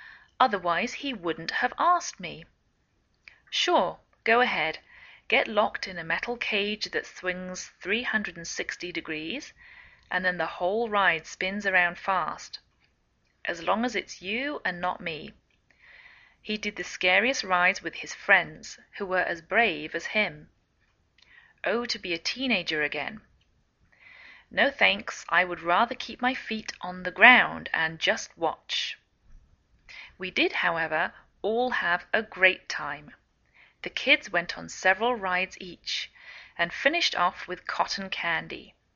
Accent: England, United Kingdom; now in United States

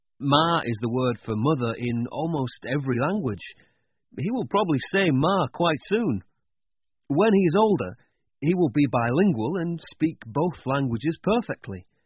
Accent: England, United Kingdom; accent: northern English; now in Wales; I grew up in the north of England, as you can hear from my accent. Now I live in a small town in Wales where people speak English with a strong Welsh accent.

